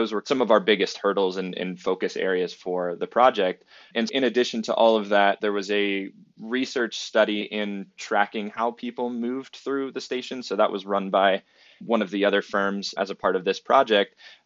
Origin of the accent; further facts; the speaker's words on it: New York, United States; And I think as a New Yorker who spends time in a very different subway